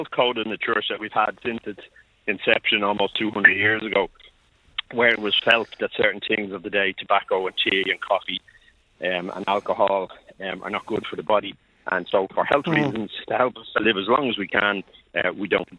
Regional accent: Ireland; in England and Wales, and as an Irishman, I was actually very well received over there

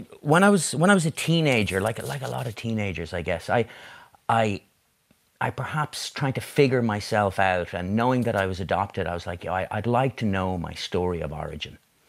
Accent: County Dublin, Ireland; born there; I found out that I was born in St. Patrick's Mother and Baby Home on the Navan Road, which had previously called Pellettstown. And it was the largest mother and baby home in the state.

